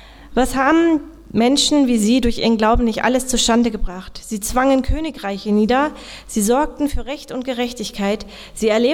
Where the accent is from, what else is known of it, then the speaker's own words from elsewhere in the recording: West Germany, Germany; Und ich muss mich auch outen, ich komme aus dem Westen. Am Anfang habe ich mich auch wie ein Gast hier gefühlt.